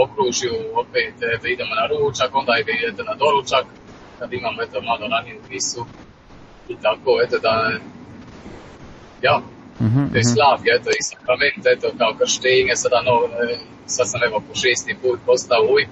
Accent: St. Gallen, Switzerland; Ja sam rođen i odrastao u San Galenu, u Švicarskoj. A moji roditelji su 86. odnosno 88. došli u Švicarsku. Ono, tata je došao sa bratom, a mama je to s tatom kasnije.

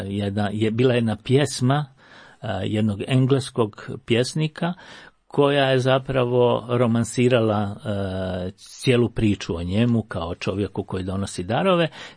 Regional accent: Split-Dalmatia County, Croatia; To je slučaj i kod nas u Dalmaciji.

